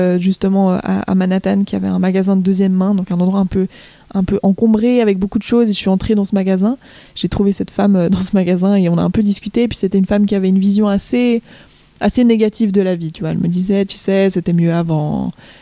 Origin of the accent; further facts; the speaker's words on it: Fribourg, Switzerland; Donc moi je viens de Fribourg. Et c'est vrai qu'à Fribourg, on a une tradition chorale assez forte.